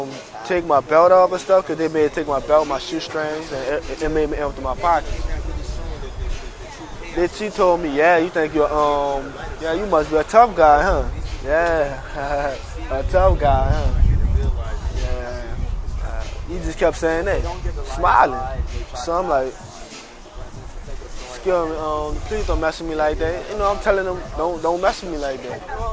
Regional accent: New Orleans, Louisiana, United States; I'm from New Orleans.

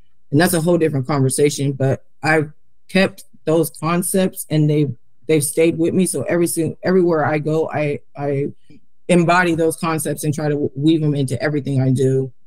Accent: Portland, Oregon, United States; you mentioned that I was raised in North Portland.

